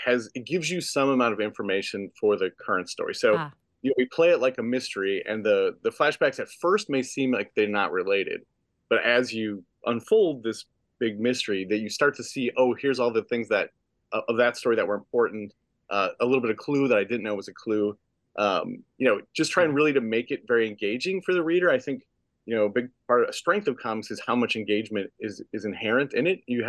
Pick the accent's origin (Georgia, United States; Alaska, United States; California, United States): Georgia, United States; Ringgold; moved away as an adult; I grew up in Ringgold. It's a lovely town, a great place. But there was nothing for me.